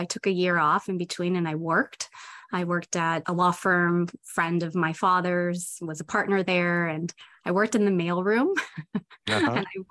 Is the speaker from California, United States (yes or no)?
yes; Buena Park, California, United States; I grew up in Buena Park, California, so North Orange County.